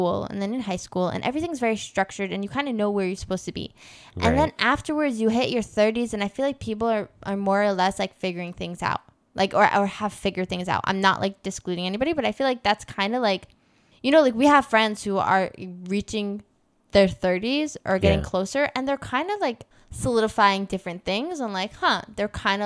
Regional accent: New York, United States; also born or lived in Georgia; I think we grew up in New York and then we lived in Georgia.

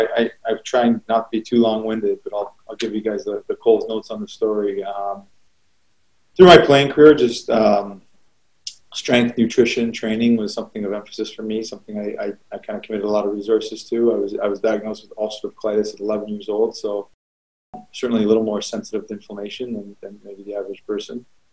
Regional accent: Toronto, Ontario, Canada; I grew up in Toronto, Canada, so that it was certainly a dream come true for me.

